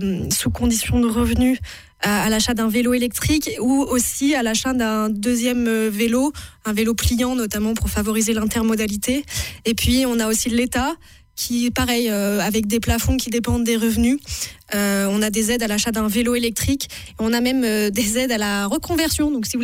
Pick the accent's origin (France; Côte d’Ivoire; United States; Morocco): France; Auvergne-Rhône-Alpes; also born or lived in Brussels; Moi, je suis originaire de la région iséroise, proche de Grenoble. Mais j'arrive de Bruxelles